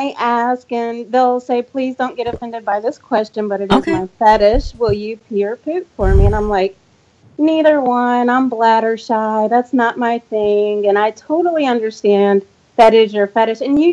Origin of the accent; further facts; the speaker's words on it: North Carolina, United States; accent: Southern; I am from the South. Yes, you are. So I'm from North Carolina.